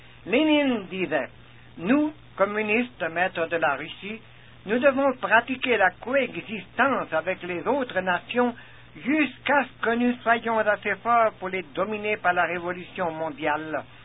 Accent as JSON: {"language": "French", "country": "Canada", "said": "aux États-Unis et chez nous au Canada aussi"}